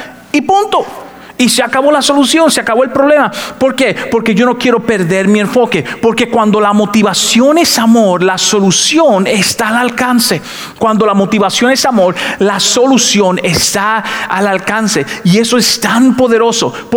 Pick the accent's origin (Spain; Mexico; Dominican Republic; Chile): Dominican Republic; Mis amigos dominicanos se burlan de mí porque no sueno como dominicano cuando predico en La Roca. Porque tuve que cambiar mi acento con tal de alcanzar a la mayor cantidad de gente posible.